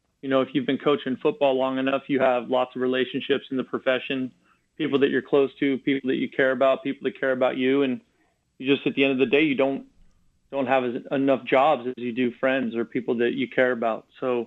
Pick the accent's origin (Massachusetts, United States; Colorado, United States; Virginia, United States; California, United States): California, United States; I grew up in the Bay, and I went to St. Francis High School here.